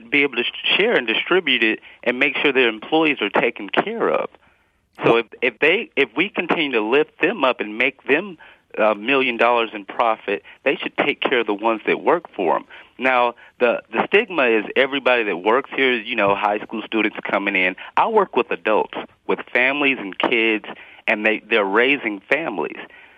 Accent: Columbia, South Carolina, United States; now in Missouri, United States; I'm from Columbia, South Carolina as well. I was surprised to hear that. I was born and raised in Columbia, mm-hmm. and I live in Missouri now.

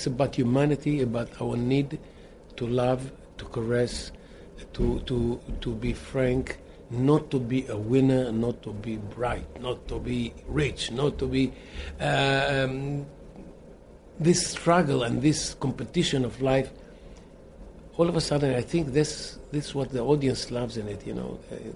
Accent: Israel; we are from Israel, remote Israel

